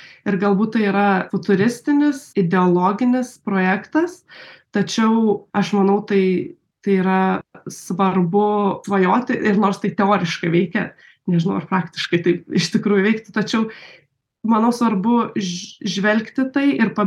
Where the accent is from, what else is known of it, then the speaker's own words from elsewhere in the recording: Klaipėda, Klaipėda County, Lithuania; aš pati esu iš Klaipėdos ir mačiau šį procesą gyvai, augusi tenai